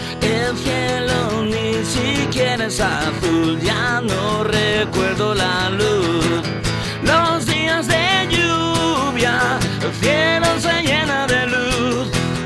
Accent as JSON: {"language": "Spanish", "town": "Barcelona", "region": "Catalonia", "country": "Spain", "lives_now": "Madrid, Spain", "said": "cuando vine a vivir de Madrid a Barcelona. ¿Qué hace un barcelonés que ha nacido al lado del Camp Nou cuando viene a vivir a Madrid?"}